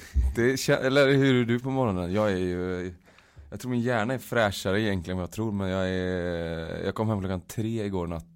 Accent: Uddevalla, Västra Götaland County, Sweden; anledningen till att jag åkte så sent igår var för att jag var hemma i Uddevalla i lördags då.

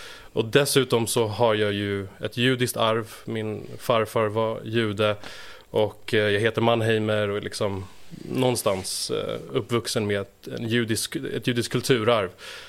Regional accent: Jordan; also born or lived in Egypt; jag är uppvuxen i Mellanöstern. Mm. I Egypten och Jordanien. Och i Jordanien, där liksom gick jag gymnasiet och där är alla mina barndomsvänner kommer därifrån.

